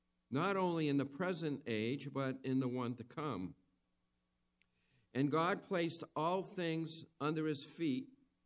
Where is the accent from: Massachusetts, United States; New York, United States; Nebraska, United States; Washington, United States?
Massachusetts, United States; Webster; Well, I'm from Webster, Massachusetts, which is a small town south of Worcester on the Connecticut border.